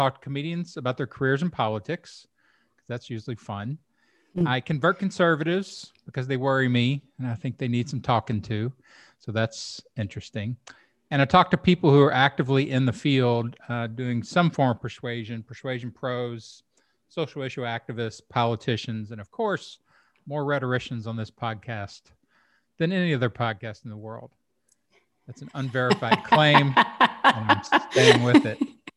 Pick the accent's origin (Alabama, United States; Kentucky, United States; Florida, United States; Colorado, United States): Kentucky, United States; I'm from Kentucky, so that's almost a miracle that I got that right. I mispronounce everything.